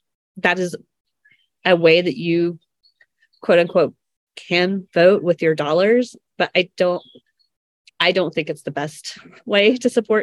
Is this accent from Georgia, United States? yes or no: yes; Atlanta, Georgia, United States; And also, I came from Atlanta, where, you know, obviously I saw the long tail of change that happens in politics